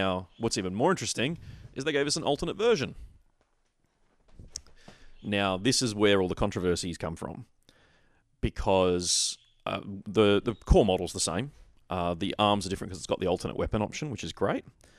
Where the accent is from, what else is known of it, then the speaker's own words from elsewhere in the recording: Australia; I'm an Aussie.